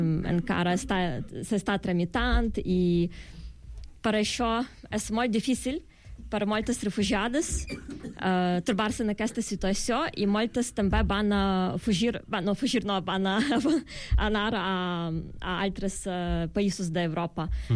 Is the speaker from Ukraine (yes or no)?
yes; Lviv, Lviv Oblast, Ukraine; Catalan is a second language; jo soc de Lviv, que és una ciutat en la zona més de oest, més de prop a Polònia.